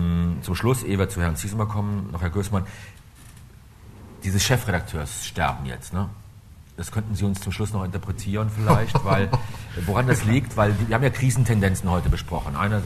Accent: Eifel, Germany

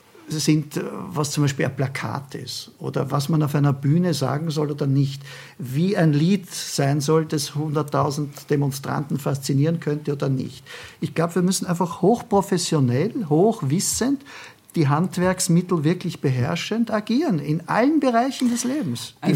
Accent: Austria; was ich Ihnen natürlich als Österreicher immer zugestehe

